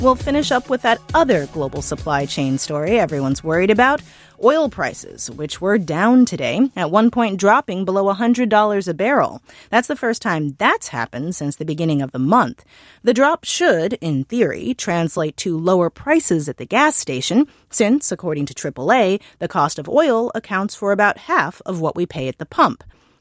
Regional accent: St. Louis, Missouri, United States; Since my hometown's area code is 314, the city has dozens of events planned celebrating all things St. Louis.

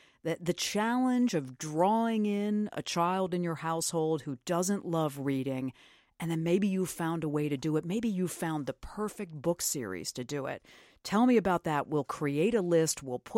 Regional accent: New York, United States; I grew up in Western New York.

